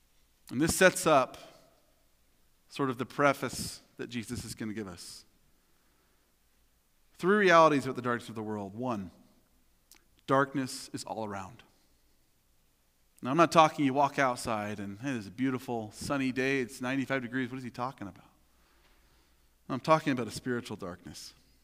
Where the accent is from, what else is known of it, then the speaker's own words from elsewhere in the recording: Oregon, United States; I'm from Southern Oregon, and Mount McLaughlin's the big mountain there.